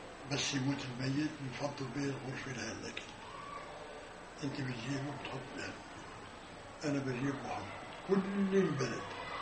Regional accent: Syria; والله مرة اجتنا عبائي احنا من سوريا

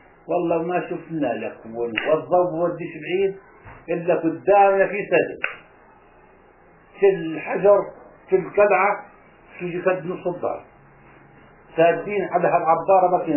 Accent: Hebron, West Bank, Palestine; من أنا من عندنا بالخليل

